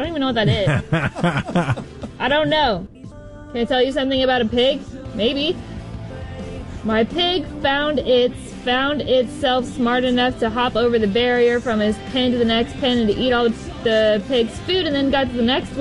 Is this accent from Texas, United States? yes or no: yes; Texas, United States; DFW. Born and raised in DFW. I lived in White Settlement for a little bit, but most recently, like, I moved from Keller.